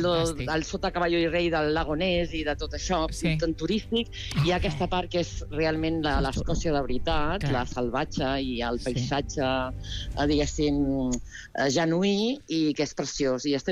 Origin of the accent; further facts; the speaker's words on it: Vilanova i la Geltrú, Catalonia, Spain; moved away as an adult; now in Scotland, United Kingdom; Casa, jo soc de Vilanova i la Geltrú.